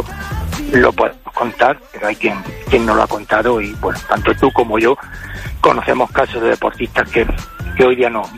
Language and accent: Spanish; Spain; No sigo otra cosa como español.